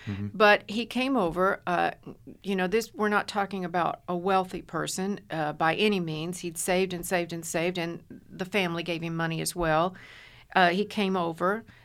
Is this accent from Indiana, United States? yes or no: yes; Evansville, Indiana, United States; also born or lived in Henderson; Well, actually, I grew up in Evansville, moved to Henderson when I was the summer before my senior year in high school.